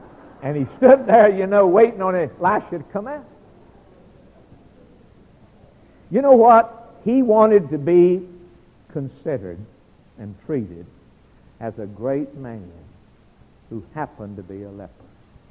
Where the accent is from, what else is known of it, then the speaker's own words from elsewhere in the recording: Alabama, United States; I'm from Alabama, and I heard years ago about, and read about some of the revivals